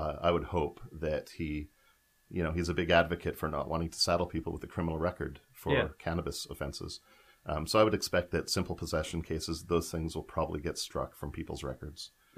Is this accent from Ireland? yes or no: no; Saskatchewan, Canada; I grew up in Saskatchewan, so it's a completely different feel in terms of this in the Prairie Provinces